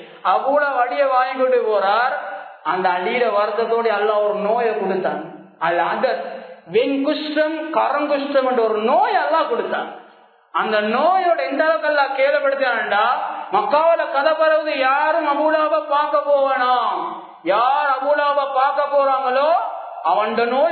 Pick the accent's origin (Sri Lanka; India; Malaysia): Sri Lanka; எங்களோட நாடு ஸ்ரீலங்கா, நாங்க தாய் நாடு இது, நாங்க எங்கேயாவது வந்த ஆட்கள் அல்ல, நாங்க பிறந்து வளர்ந்த மண் இது